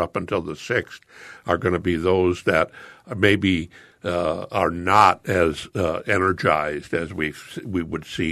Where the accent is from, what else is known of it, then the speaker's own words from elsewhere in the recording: Chicago, Illinois, United States; You know, I'm from Chicago. You know, you vote early and often there.